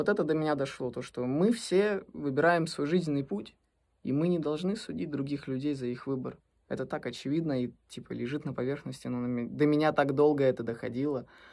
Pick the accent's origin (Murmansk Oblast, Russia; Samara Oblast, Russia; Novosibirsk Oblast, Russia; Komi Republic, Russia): Novosibirsk Oblast, Russia; Novosibirsk; born there; Я родился в Новосибирске.